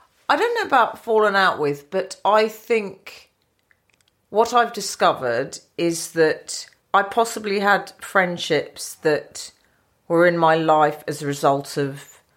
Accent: London, United Kingdom; Well, I grew up in North London

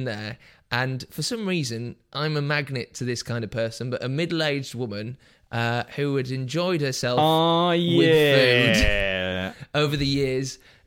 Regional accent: Beverley, Yorkshire and the Humber, United Kingdom; Near Hull, a place called Beverley.

